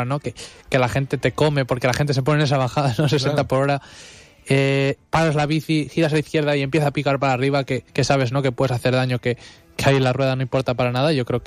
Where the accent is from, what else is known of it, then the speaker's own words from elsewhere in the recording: Benidorm, Valencian Community, Spain; somos de Benidorm, somos de la Costa Blanca